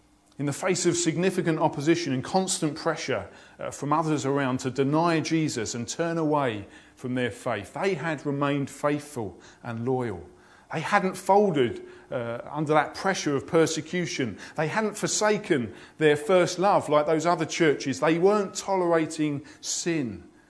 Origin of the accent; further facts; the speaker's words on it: United Kingdom; And being British ourselves, we love a good underdog story, don't we?